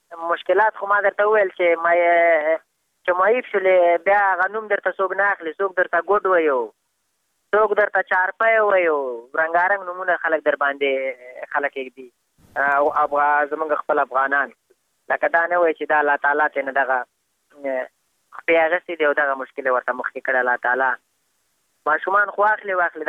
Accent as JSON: {"language": "Pashto", "country": "Afghanistan"}